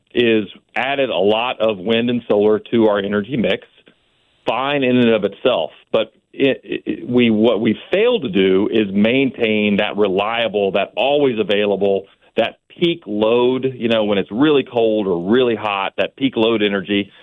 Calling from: Houston, Texas, United States; And I'm calling you from Houston, Texas this morning. So, you know, I lived that storm, and we were without power for about 49 hours.

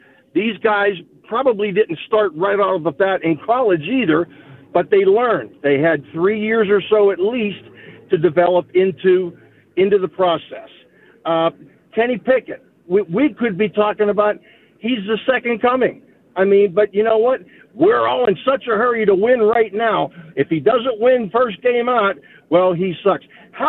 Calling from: Malta; Well, actually, right now I'm calling from the Isle of Malta

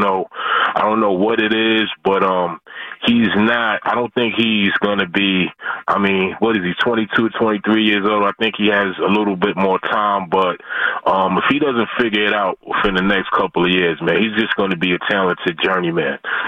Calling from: New York City, New York, United States; I'm calling from New York City, man. Long-time Warrior fan, man.

